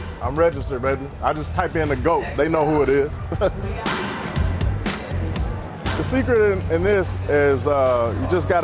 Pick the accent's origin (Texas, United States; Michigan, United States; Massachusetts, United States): Michigan, United States; Detroit; But they're from Detroit, so they're cool, because I'm from Detroit.